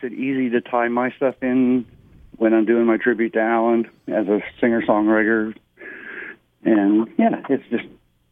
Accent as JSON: {"language": "English", "country": "Canada", "said": "It's fun. It's upbeat, and it gives me the opportunity during the show as a Canadian singer songwriter to introduce a couple of my songs"}